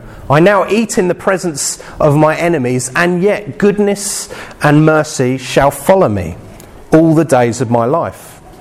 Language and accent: English; England, United Kingdom; But it takes a bit of time because we're English.